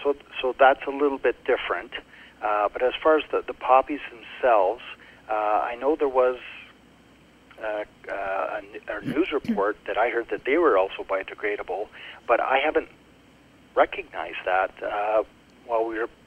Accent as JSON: {"language": "English", "town": "Hamilton", "region": "Ontario", "country": "Canada", "said": "I am originally from Hamilton, and I was with the Army Reserves with the Argyll and Sutherland Highlanders of Canada in Hamilton."}